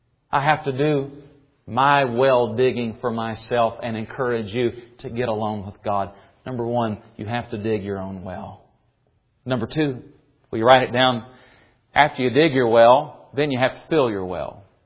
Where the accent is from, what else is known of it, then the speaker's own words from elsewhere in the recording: Tennessee, United States; now I'm from East Tennessee and I could slang with the best slangers.